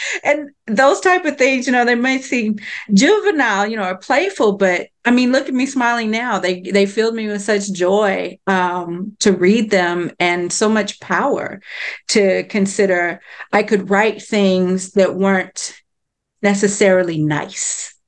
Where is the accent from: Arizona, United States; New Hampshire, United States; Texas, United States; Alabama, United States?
Texas, United States; also born or lived in East St. Louis, Illinois; I'm also native from Illinois. I was born in East St. Louis. We moved to Texas when I was very young in 81. So I was raised here, but my family, my people are from there.